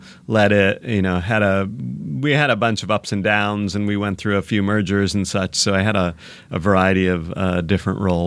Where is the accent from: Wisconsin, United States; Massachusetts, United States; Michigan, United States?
Michigan, United States; also born or lived in Seattle; now in Los Angeles, United States; No, I grew up in Michigan, but I was in Seattle a long time.